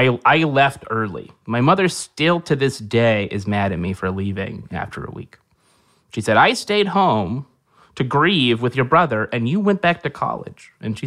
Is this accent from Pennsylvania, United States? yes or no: no; Merced, California, United States; Merced, California, home of nothing.